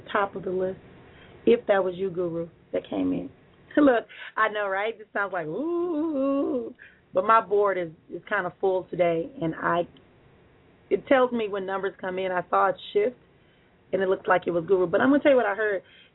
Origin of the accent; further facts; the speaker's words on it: Senegal; he had me return back to my home country of Senegal.